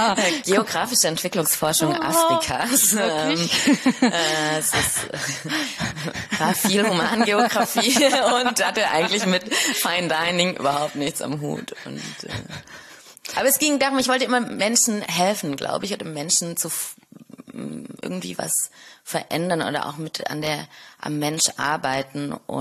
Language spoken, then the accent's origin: German; Stuttgart, Baden-Württemberg, Germany; now in Berlin, Germany; ich bin Stuttgarterin.